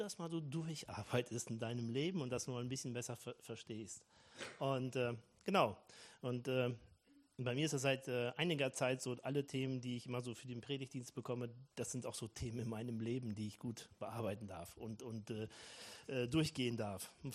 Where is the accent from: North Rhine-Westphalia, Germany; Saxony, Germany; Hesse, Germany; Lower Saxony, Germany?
North Rhine-Westphalia, Germany; Rahden; Ich komme ja aus Ostwestfalen, also in der nördlichsten Stadt in Nordrhein-Westfalen wohne ich, aus Raden. Für die, die mich nicht kennen … komme so seit circa einem Jahr regelmäßig hier zum Predigtdienst